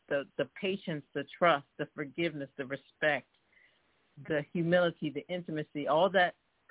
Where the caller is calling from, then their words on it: Philadelphia, Pennsylvania, United States; calling from Philadelphia.